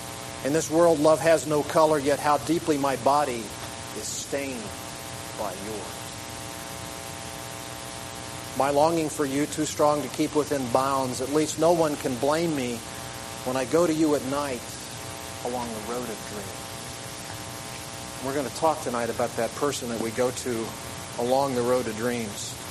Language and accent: English; Midwest, United States; I grew up in the Bible Belt in the Midwest.